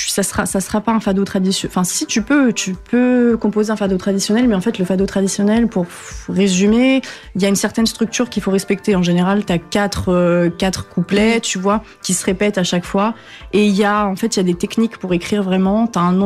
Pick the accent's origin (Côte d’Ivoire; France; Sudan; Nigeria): France; born there; je suis née en France, donc ça serait plus logique en vrai, même si j'ai toujours parlé portugais à la maison.